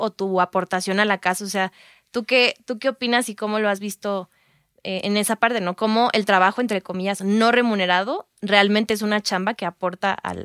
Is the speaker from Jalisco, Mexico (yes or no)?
no; Culiacán, Sinaloa, Mexico; nosotras somos de Culiacán, y en el norte, saludos a toda la gente del norte